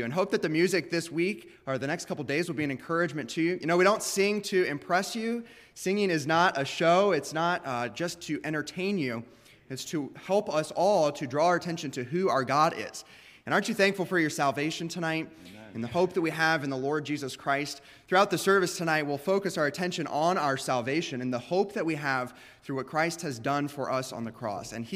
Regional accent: Kansas, United States; it's so good to be back in my home state of Kansas.

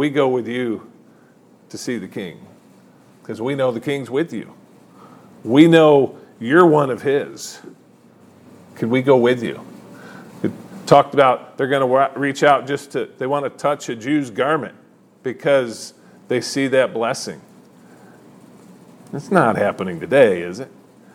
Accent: Michigan, United States; You got people in my home state of Michigan having rallies, Death to America.

